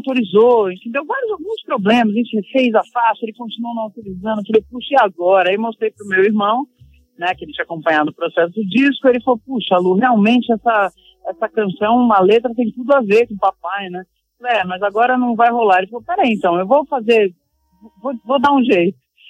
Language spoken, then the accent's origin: Portuguese; Brazil; Eu sou mulher, né? Sou mãe, vivo nessa correria também, sou brasileira.